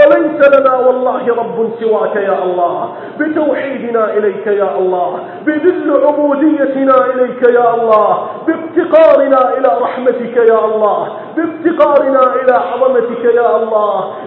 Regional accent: Iraq; اللهم اجعل بلدنا العراق آمنا مطمئنا

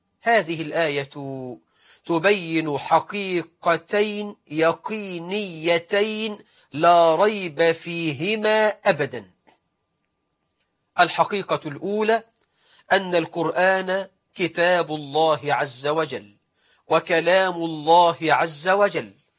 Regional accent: Egypt; فالله أسأل أن يجعل بلدنا مصر أمنا أمانا، رخاء سخاء

